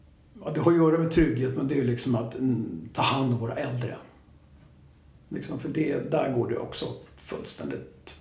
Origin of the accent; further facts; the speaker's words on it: Rågsved, Stockholm County, Sweden; Jag är uppväxt i Rågsved. Flyttade in när det var nytt. 70-talet, 60-talet, 70-talet.